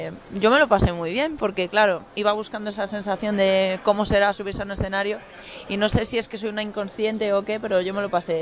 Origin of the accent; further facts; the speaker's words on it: Galicia, Spain; moved away as an adult; now in Madrid, Spain; Muy bien, somos gallegos pero exiliados. Entonces, nada, estamos aquí ya desde hace como 6 años por ahí, más o menos.